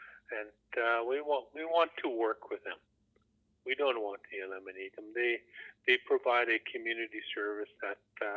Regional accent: Kispiox, British Columbia, Canada; I'm a hereditary chief from the Fireweed Clan, and I'm from Kispeox, and I work for the Gitxsan Hulwilp government.

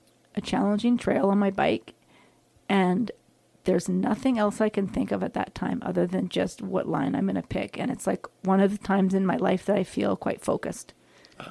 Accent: Vancouver, British Columbia, Canada; I just met up with a love that I grew up with in Vancouver. We met when we were 14, and then we totally parted ways.

